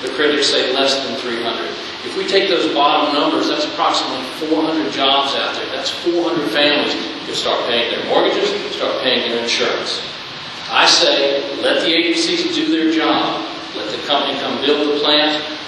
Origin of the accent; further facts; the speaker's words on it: New Bern, North Carolina, United States; now in Wilmington, United States; Thank you for letting us all speak. I'm born and raised in Newbern, North Carolina, and I've been living in Wilmington for the past 18 years.